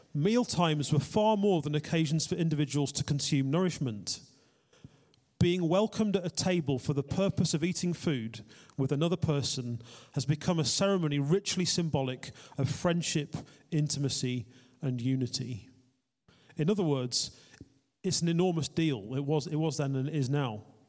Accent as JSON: {"language": "English", "region": "England", "country": "United Kingdom", "said": "And we're English"}